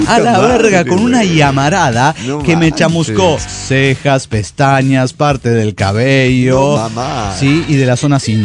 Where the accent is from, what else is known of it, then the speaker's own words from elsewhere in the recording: Mexico; como buen mexicano que se respeta